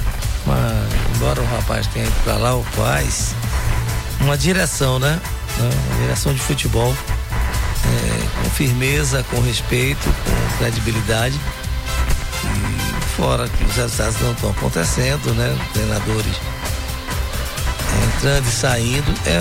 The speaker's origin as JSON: {"language": "Portuguese", "region": "Bahia", "country": "Brazil", "said": "Eu sou baiano, nordestino."}